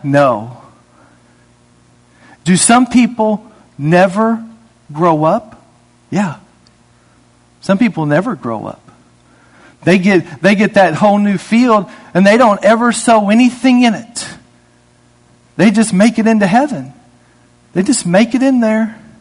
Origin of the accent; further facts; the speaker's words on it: Indiana, United States; because I grew up in Indiana, as I said the other day.